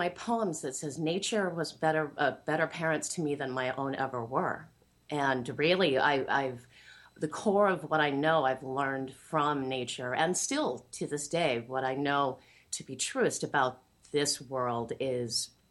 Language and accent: English; Lincoln City, Oregon, United States; There is a tribe called the Siletz that is in my hometown of Lincoln City that I had very close contact with during those formative years as well.